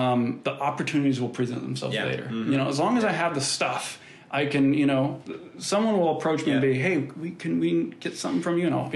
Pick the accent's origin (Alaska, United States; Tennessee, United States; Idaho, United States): Idaho, United States; moved away as an adult; now in Los Angeles, United States; because I came from Idaho, you know, real slow-paced place, and my parents still live there